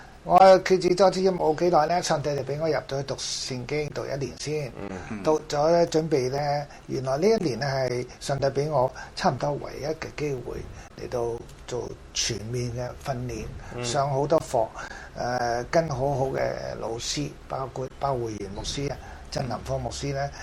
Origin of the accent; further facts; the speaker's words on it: China; 咁我話我既然生嚟中國人，外國人都愛我哋，將耶穌傳俾我哋，其實我哋中國人點解都唔關心自己同胞嘅？